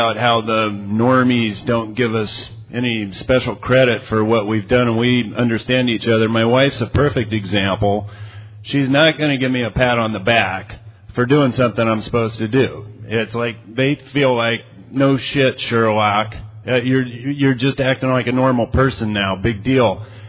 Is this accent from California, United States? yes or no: yes; San Diego, California, United States; Hey everybody … I'm an addict from San Diego.